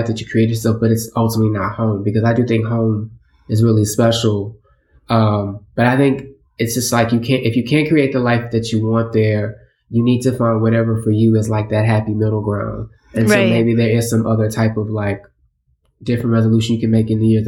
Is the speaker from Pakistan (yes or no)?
no; Houston, Texas, United States; I mean, I'm from Houston, so it's a gigantic place, but there, to me, aspects of small town.